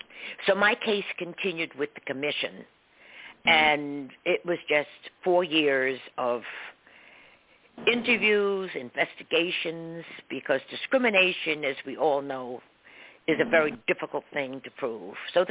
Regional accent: New York City, New York, United States; I said, oh, I was born and raised in Harlem.

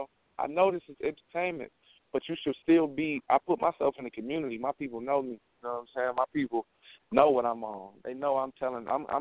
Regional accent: Detroit, Michigan, United States; I'm from Detroit, for real, so I know everybody.

